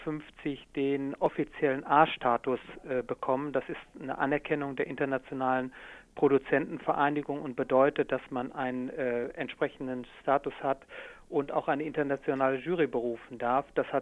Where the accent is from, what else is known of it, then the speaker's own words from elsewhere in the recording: North Rhine-Westphalia, Germany; born there; ich komme zwar gebürtig aus dem Ruhrgebiet, aber bin doch inzwischen hier im Rheinland so ansässig